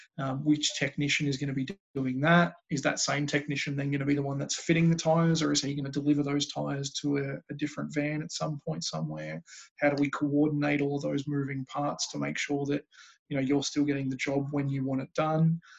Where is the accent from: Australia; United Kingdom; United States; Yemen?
Australia; Cranbourne, Victoria; also born or lived in Swan Hill; But country kid, I was born up in Swan Hill, up on the Murray River. Got a small family, mum, dad, my sister. Lived there for a few years. Moved down to Cranbourne when I was six. So I've been here basically my whole life.